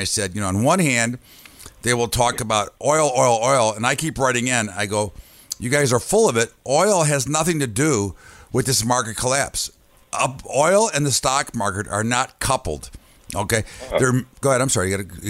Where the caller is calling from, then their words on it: Chicago, Illinois, United States; I'm calling in from Chi-Town